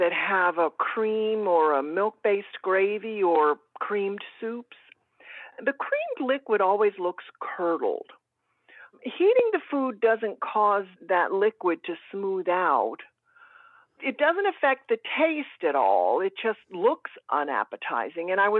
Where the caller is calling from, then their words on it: Northport, Alabama, United States; I'm calling from Northport, Alabama.